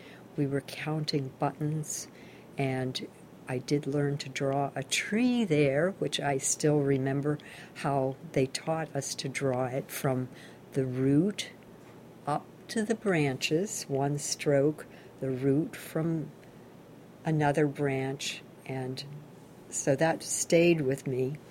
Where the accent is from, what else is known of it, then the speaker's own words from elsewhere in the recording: Carthage, Missouri, United States; born there; we were living in Neosho, Missouri, which is the home of my father and also where I was born. I was born in Carthage, where the hospital was, but we were living in Neosho, Missouri, a very small Indian town